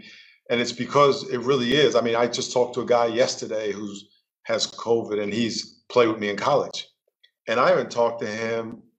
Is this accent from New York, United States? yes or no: yes; New York, United States; I grew up in New York in a black neighborhood, and I have a white grandmother, half Chinese black grandmother, two black grandfathers.